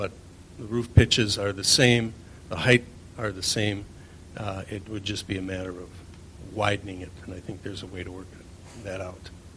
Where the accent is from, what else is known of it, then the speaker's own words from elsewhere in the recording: Wales, United Kingdom; And I come from Wales where there's a lot of space between the houses.